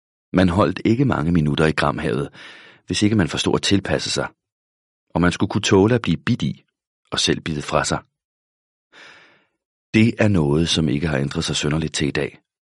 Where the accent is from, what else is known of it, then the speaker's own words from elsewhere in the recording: Gram, Region of Southern Denmark, Denmark; Graver man i jorden i min barndomsby, kan man finde potteskår og bronzesmykker fra gamle dage. Sådan noget kan man finde mange steder, men graver man lidt dybere, risikerer man i Gram at støde på fossilet af en stor fisk.